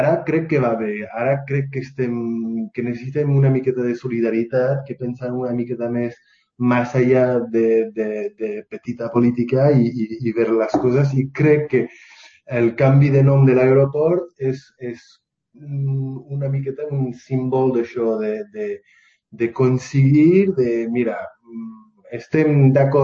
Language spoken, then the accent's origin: Catalan; Catalonia, Spain; som català, que tenim la nostra llengua i cultura.